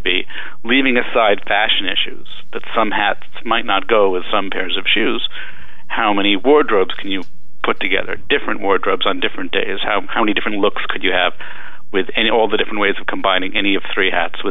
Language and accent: English; Long Island, New York, United States; also born or lived in Madison; Not the city, no, from Long Island.